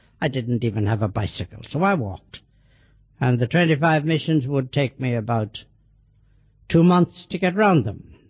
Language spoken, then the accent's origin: English; Dublin, Leinster, Ireland; I came from Dublin, was educated in Belvedere College